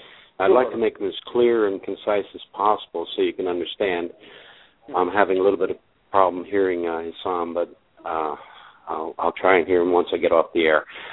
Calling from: Mississippi, United States; I'm from Mississippi.

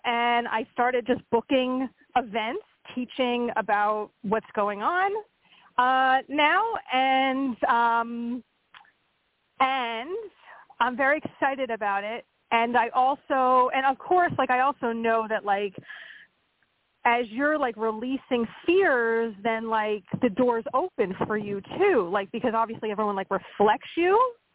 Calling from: Pennsylvania, United States; Pennsylvania.

